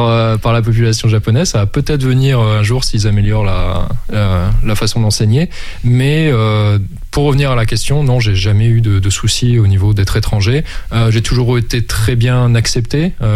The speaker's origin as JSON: {"language": "French", "town": "Camembert", "region": "Normandy", "country": "France", "said": "Enfin, moi, je suis normand, je suis né à Camembert, donc quasiment, donc ça m'a beaucoup manqué."}